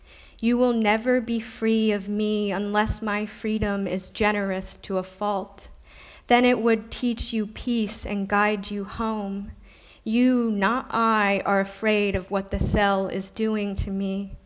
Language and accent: English; United States; was topical because I'm from the United States. We are the largest per capita incarcerator in the world.